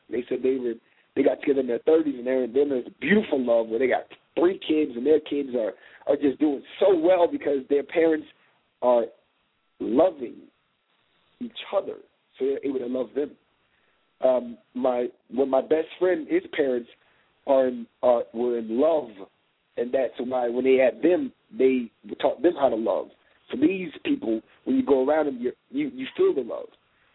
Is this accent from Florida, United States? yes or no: yes; Florida, United States; now in Atlanta, United States; Was it because I was from South Florida and I was so successful?